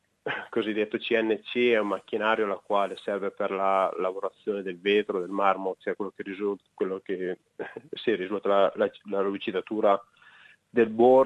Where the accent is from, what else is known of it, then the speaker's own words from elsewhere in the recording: Senigallia, Marche, Italy; now in Australia; Ho 37 anni, sono originario di Senigallia, nelle Marche, e sono un perito elettrotecnico.